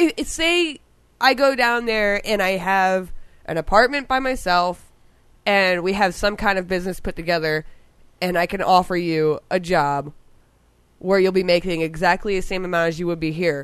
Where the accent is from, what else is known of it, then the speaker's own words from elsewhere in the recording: Florida, United States; I'm from Florida. Why would I want to live in Kalispell, Montana, where it's cold all the time when I was born in the Sunshine State?